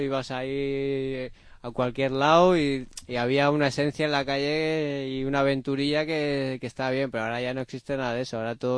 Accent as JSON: {"language": "Spanish", "town": "Barcelona", "region": "Catalonia", "country": "Spain", "said": "ah, ¿de dónde eres? Ah, es de Barcelona."}